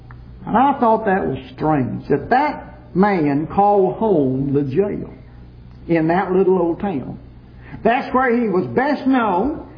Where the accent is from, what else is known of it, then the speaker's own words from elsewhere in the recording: Houston, Texas, United States; also born or lived in Angleton; I was born in Angleton, lived there a few months, I guess. Don't remember that. Spent the rest of my life in Houston.